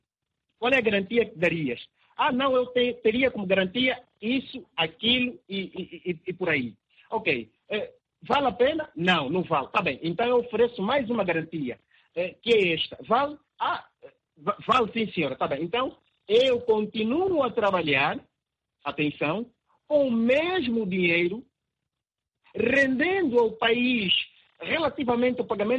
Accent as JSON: {"language": "Portuguese", "country": "Angola", "said": "enquanto angolanos"}